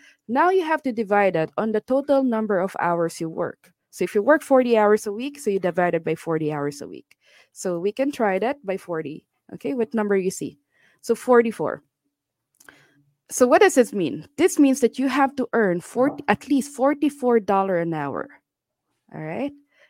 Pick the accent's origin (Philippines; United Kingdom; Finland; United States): Philippines; I'm from the Philippines